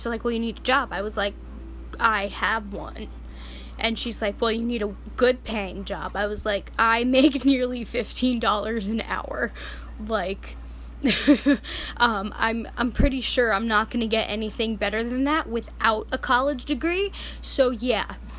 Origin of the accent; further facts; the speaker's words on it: New Jersey, United States; because I was an out-of-state student, because I've been born and raised in New Jersey. I lived in New Jersey. I didn't live in Arizona.